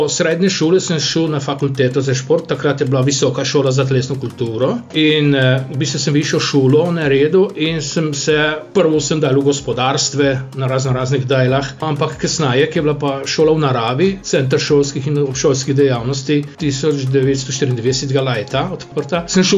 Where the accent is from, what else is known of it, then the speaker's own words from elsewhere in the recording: Bločice, Littoral–Inner Carniola, Slovenia; jaz sem se rodil na Bločicah, sedme otrok velike družine, foter bil kovač.